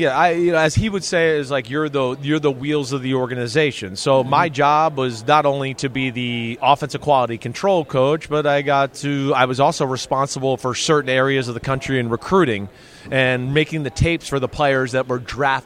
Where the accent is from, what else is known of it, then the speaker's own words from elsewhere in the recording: New Jersey, United States; I'm from Jersey. I'm not afraid to kind of just say what's in my brain